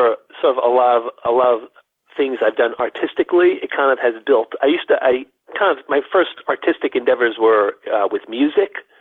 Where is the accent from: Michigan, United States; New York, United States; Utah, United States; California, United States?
New York, United States; New York City; Well, I came from New York. I grew up in New York City. And again, that's why I started playing music there. I started acting there. And I had lived there my whole life.